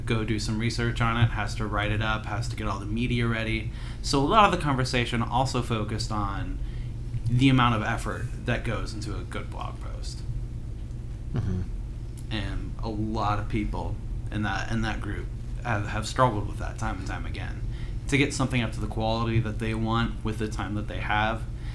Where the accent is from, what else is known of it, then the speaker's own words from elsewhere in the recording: Indiana, United States; I grew up in Indiana. We didn't do either.